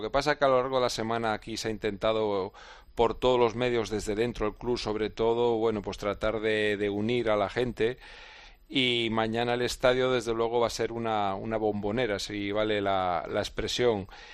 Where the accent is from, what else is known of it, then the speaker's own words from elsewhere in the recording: Cantabria, Spain; yo como racinguista, como cántabro